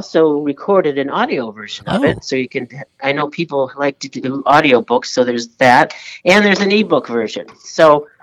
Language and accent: English; United States; Oh, no, no, no. I'm an American. I was born here, and so were my parents. My grandparents came from Serbia.